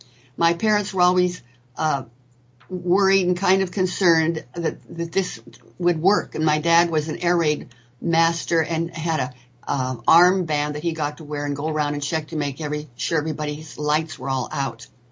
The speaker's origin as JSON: {"language": "English", "town": "El Cerrito", "region": "California", "country": "United States", "tie": "born or raised there", "lives_now": "Sulphur Springs, United States", "said": "I was born in August of 1938 in Berkeley, California"}